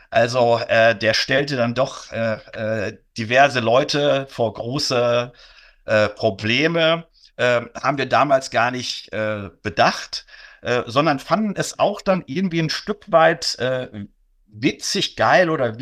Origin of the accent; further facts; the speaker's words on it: Germany; Würde ich mich unwohler damit fühlen, wenn ich jetzt tatsächlich als Deutscher auch noch so genau mitkriege